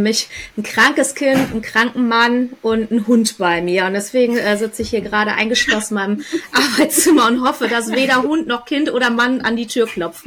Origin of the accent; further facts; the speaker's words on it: Hamburg, Germany; ich komme ursprünglich aus Hamburg, wie man sieht. Aber indonesische Wurzel. Mein Papa kam aus Indonesien und meine Mutter eine gebürtige Hamburgerin.